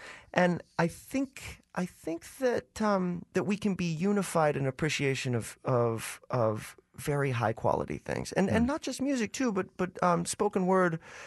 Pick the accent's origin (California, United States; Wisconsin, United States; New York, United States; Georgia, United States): California, United States; English is a second language; I grew up in Southern California and actually felt, I was this 6-7 month old baby, I think, when my parents started listening. And I know as I became more and more familiar with English